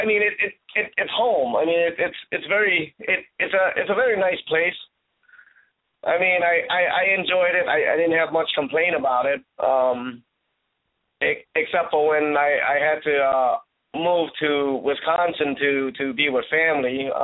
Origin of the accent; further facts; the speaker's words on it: Laos; now in United States; Well, I'm from the landlocked country of Laos, but I came to America. I came to America back in the 1980s. I landed here in the city of Philadelphia.